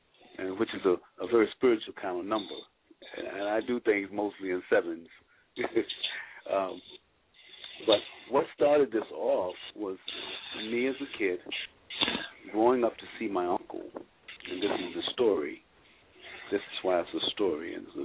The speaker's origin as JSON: {"language": "English", "region": "Virginia", "country": "United States", "said": "I'm from Virginia. That's Norfolk and Virginia Beach and Chesapeake, Suffolk area. So I'm as far east as you can come on the Atlantic."}